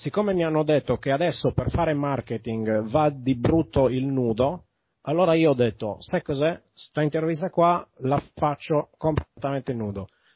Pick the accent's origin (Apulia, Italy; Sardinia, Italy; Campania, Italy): Sardinia, Italy; Sì, sì, perché no. ho un'etnia che mi accomuna la specie. Ma in ogni caso non penso che vogliano un sardo nel cast.